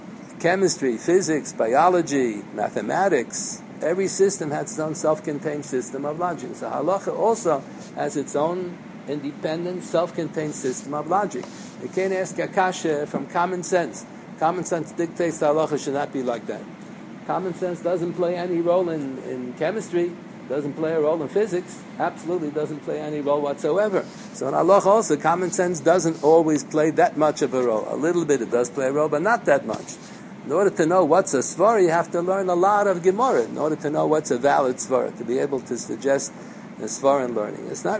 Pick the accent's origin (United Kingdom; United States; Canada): United States; Pennsylvania; now in New York, United States; I remember I was brought up in Pennsylvania. People consider that Chutz Lorenz. Now I live in New York, they consider Pennsylvania some foreign country.